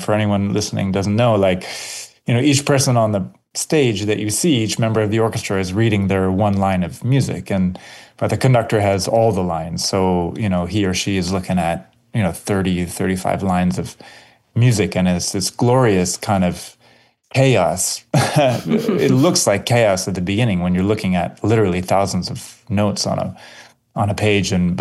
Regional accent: Toronto, Ontario, Canada; I grew up in Yonge and Lawrence, so that will always be my favorite, up by the Toronto French School, kind of down in that whole area there and by the ravine, and used to be Sunnybrook Stables, and that will always be my favorite part of Toronto.

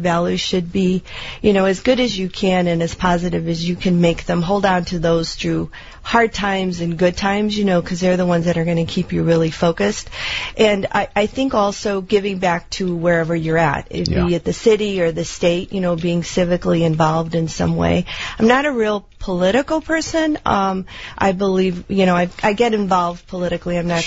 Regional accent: Chicago, Illinois, United States; I'm a Chicago born and raised girl. Family is originally from Mexico. And I've got to tell you, I grew up in the Pilsen area, little village, Bridgeport, now live in Lincoln Park

